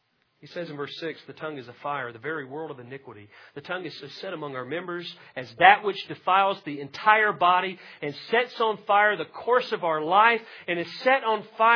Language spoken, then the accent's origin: English; Jacksonville, Florida, United States; born there; And I was born in Jacksonville. I was not an Alabamian.